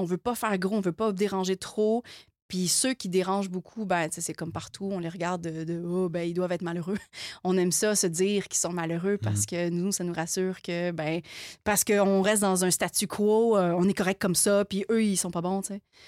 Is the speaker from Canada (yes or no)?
yes; Quebec, Canada; au Québec, on vit dans une bulle. Tu sais, souvent, j'entends, tu sais, oui, on est Canadien, mais on n'est pas Canadien. On est Québécois.